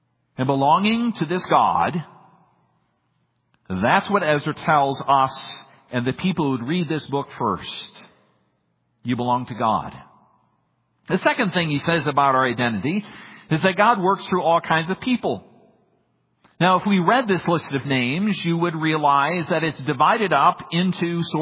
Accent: Minnesota, United States; I grew up in Minnesota. I lived in Iowa and Indiana before I came here.

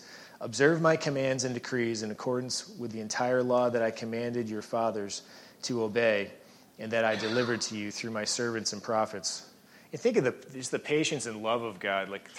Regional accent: Gilbert, Arizona, United States; if I'm talking to somebody out of state, I'm from Phoenix, Arizona. I'm not going to tell them I'm from Gilbert because, why, you know, what's the point?

